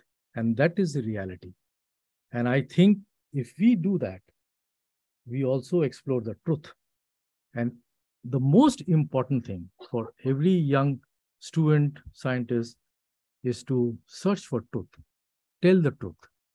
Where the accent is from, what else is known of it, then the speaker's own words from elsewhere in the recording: Lucknow, Uttar Pradesh, India; I was born and raised in Lucknow, and I was very inspired by steam engines.